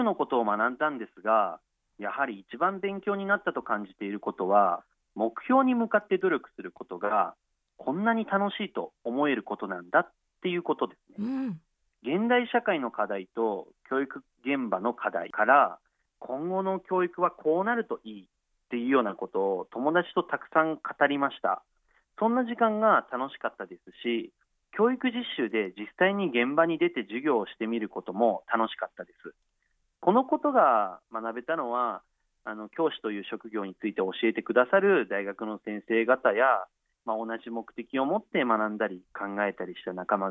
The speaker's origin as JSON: {"language": "Japanese", "region": "Yamanashi", "country": "Japan", "tie": "born or raised there", "said": "もちろん生まれ育ったこの山梨で学びたいという理由もありましたが"}